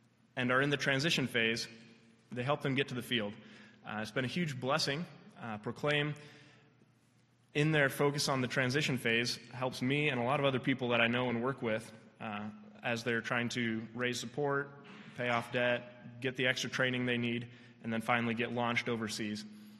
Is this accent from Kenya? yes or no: yes; Kenya; I grew up in Kenya as a missionary kid